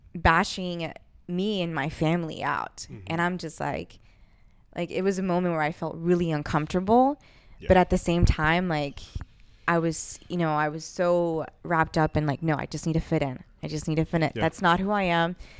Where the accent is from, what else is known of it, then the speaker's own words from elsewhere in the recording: Colombia; now in United States; They all knew that I was from Colombia, but they didn't think I was like, here illegally.